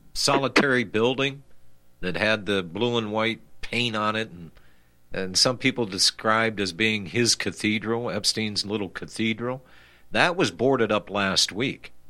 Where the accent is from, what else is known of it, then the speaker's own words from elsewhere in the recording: Michigan, United States; also born or lived in Pennsylvania / Ohio; I'm from Michigan. Okay? I lived in Pennsylvania and Ohio and Michigan.